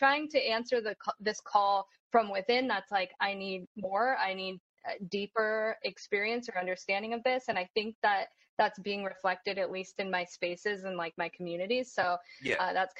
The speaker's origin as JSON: {"language": "English", "town": "Spokane", "region": "Washington", "country": "United States", "tie": "born or raised there", "said": "We had one in my hometown of Spokane, Washington."}